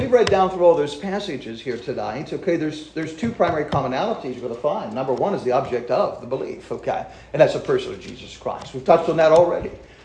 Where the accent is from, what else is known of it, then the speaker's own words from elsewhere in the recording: Pennsylvania, United States; accent: Southern Pennsylvania; You can obviously tell that I don't have the right accent. Okay. I speak like I'm from Southern Pennsylvania.